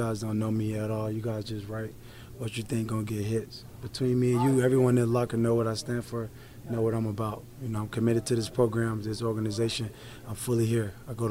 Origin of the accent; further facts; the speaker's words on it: Liberty City, Florida, United States; I'm not hiding from none of you. I don't hide from no one. I'm from Liberty City.